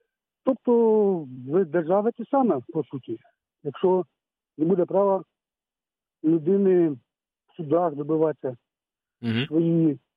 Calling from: Kherson Oblast, Ukraine; Я з Херсонської області. Зараз роблю в Києві водієм таксі.

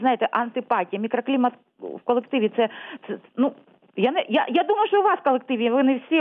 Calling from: Luhansk Oblast, Ukraine; Луганщина.

